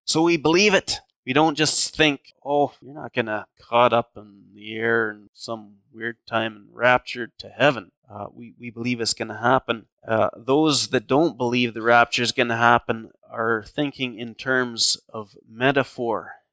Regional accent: Edmonton, Alberta, Canada; I grew up in Edmonton. I grew up going to Sharon Gospel Chapel that's still around.

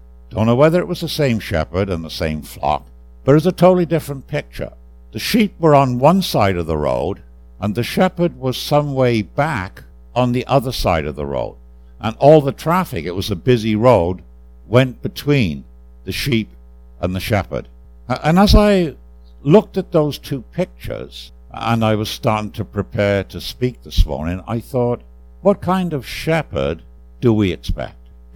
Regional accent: Wales, United Kingdom; So I grew up in Wales, and we sang a Welsh tune this morning

